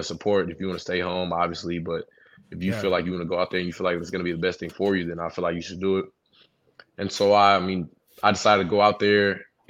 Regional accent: Texas, United States; Like, I was like, oh yeah, I'm from Texas.

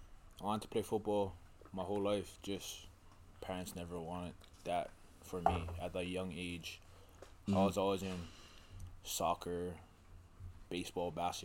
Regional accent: Kaneohe, Hawaii, United States; Pretty, it's not nuts. It's pretty chill, laid back.

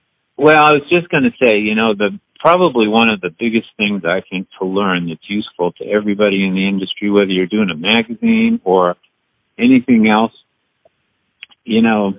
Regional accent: New England, United States; I didn't grow up with country music. I grew up in New England, so it was kind of new to me.

